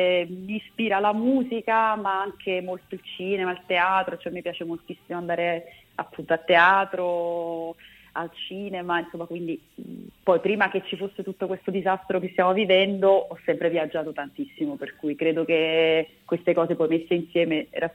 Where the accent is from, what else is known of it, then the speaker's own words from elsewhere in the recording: Naples, Campania, Italy; lo dico da napoletana e quindi con un po' di dispiacere